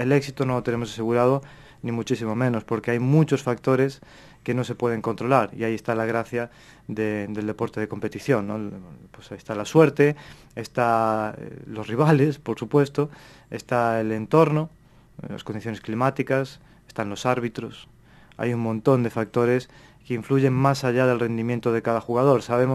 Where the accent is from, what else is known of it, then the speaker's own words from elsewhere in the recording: Uruguay; Todos sabemos que soy uruguayo, me encanta el fútbol